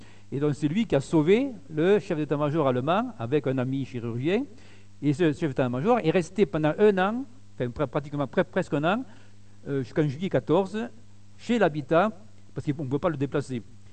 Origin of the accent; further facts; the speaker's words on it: Villemur-sur-Tarn, Occitanie, France; Moi, je suis originaire de Villemur, sur Tarn.